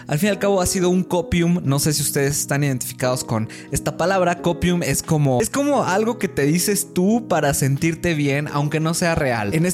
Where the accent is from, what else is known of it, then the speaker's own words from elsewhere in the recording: Mexico; Y yo, como mexicano, es muy extraño que mi país se pierda la Copa del Mundo.